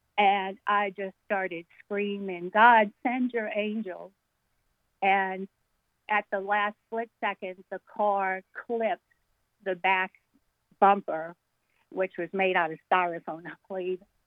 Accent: New Orleans, Louisiana, United States; I lived in New Orleans. I'm from New Orleans.

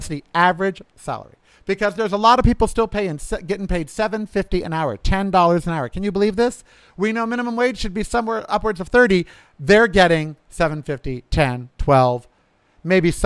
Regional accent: United States; You, as an American, do not have the right to knowingly and willingly infect other individuals

